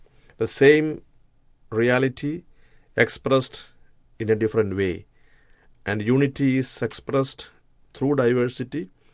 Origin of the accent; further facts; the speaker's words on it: India; I come from India, a land where the Christian percentage is only 2.5 and 1.8% of the Catholic population.